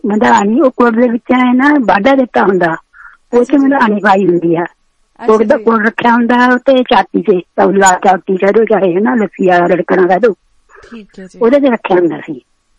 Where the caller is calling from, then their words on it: New York, United States; New York ਤੋਂ ਬੋਲਦੇ ਹਾਂ